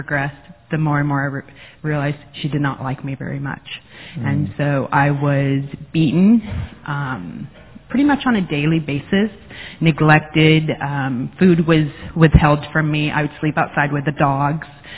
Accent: Jasper, Florida, United States; I grew up, I was born in Jasper, Florida, and my mother and father were both alcoholics, and I was the oldest of three

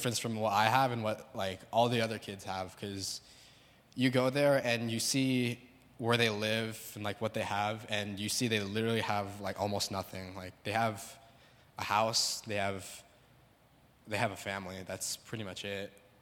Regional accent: United States; I'm like a teenager growing up in America

